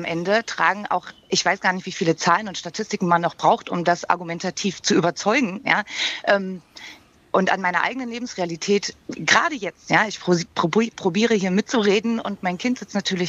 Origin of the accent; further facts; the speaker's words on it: East Germany, Germany; ich bin aus der DDR, also ich bin in der DDR geboren.